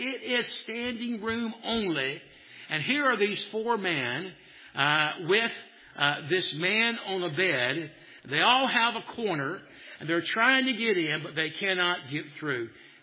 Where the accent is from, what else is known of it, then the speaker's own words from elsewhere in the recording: Tennessee, United States; And I'm from Tennessee, I've been taught manners.